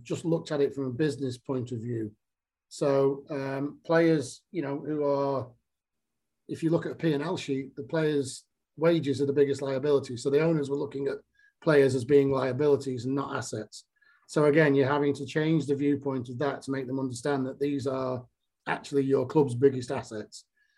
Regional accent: Wales, United Kingdom; being a Welsh under 21, and also, you know, getting to be involved in the European Cup Winners' Cup, because back then, if you won the Welsh Cup, you qualified for Europe.

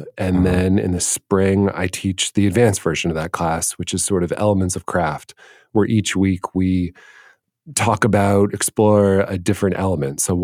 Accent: Washington, District of Columbia, United States; And I grew up in Washington, D.C. I didn't know anybody in the movie or TV business.

